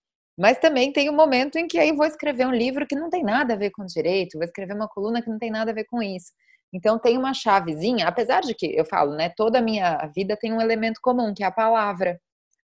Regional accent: São Paulo, Brazil; eu nasci em São Paulo, cresci em São Paulo

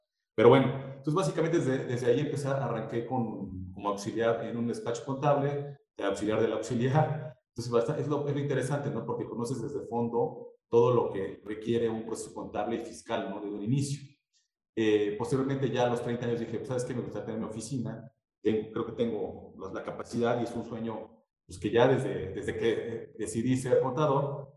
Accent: Oaxaca, Mexico; moved away; yo soy de Oaxaca y vengo a estudiar, y encontré una carrera que no había en Oaxaca

